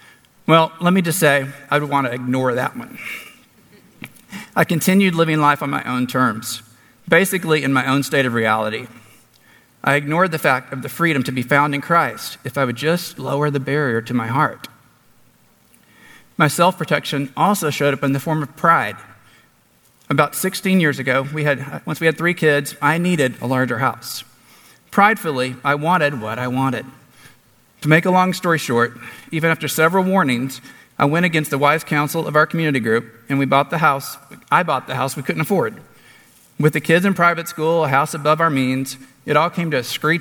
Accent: Tyler, Texas, United States; I grew up in Tyler, Texas, and was youngest of four.

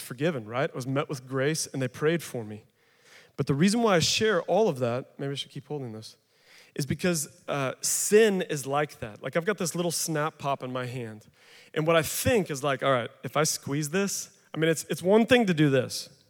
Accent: Missouri, United States; You might know them as pop snaps or whippersnappers where I grew up in Missouri.

